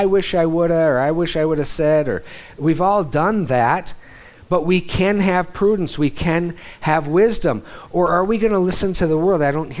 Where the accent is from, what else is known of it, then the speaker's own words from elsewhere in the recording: Missoula, Montana, United States; Well, growing up in Missoula, Montana, I was like, whoa.